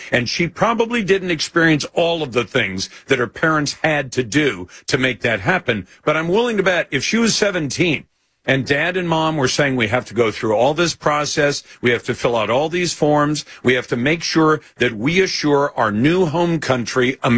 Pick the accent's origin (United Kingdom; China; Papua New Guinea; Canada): China; now in United States; We're from China. We lived in China a long time. We immigrated to the United States. We've seen communism up close.